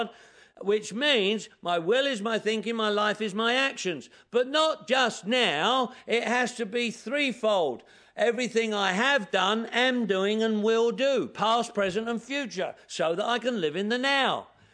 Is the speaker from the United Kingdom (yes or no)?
yes; England, United Kingdom; now in United States